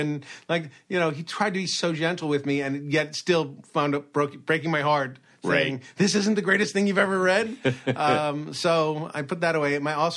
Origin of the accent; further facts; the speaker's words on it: Brooklyn, New York, United States; born there; I was born originally in Brooklyn, and he was born in Long Island.